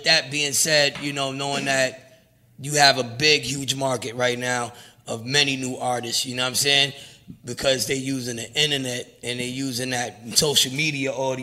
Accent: Brooklyn, New York, United States; I'm from Brownsville, Brownsvillean.

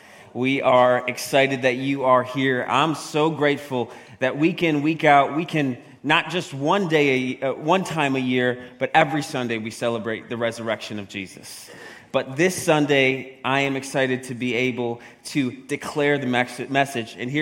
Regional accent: New York, United States; Because growing up, I grew up in Northeast America, aka New York, upstate New York, not city New York, upstate New York.

